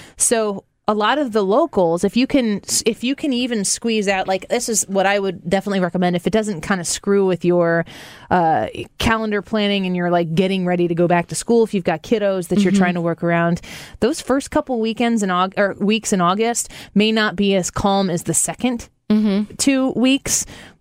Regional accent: St. Louis, Missouri, United States; We're from St. Louis.

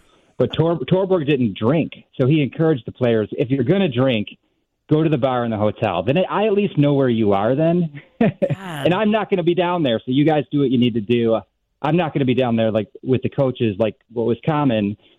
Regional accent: Elmhurst, Illinois, United States; Yeah, I grew up in Elmhurst, lived in Chicago a long time, went to North Park University. Now I live in Arlington Heights.

